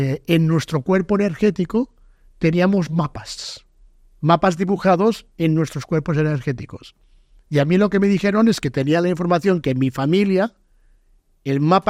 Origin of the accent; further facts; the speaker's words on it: Spain; born there; Mi padre nació en España. Yo nací en España